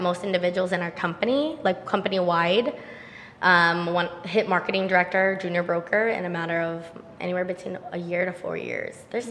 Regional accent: Philippines; But I am Filipino. And, Filipino moms, they, like, want you to become a nurse.

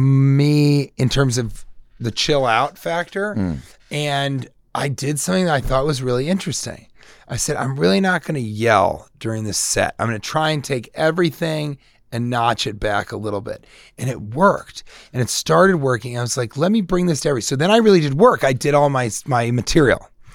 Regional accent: Colorado, United States; I'm from Colorado.

